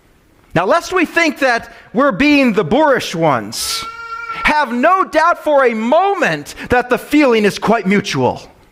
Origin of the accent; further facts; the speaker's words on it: Midwest, United States; You know, I grew up in the Midwest where we were all Minnesota nice.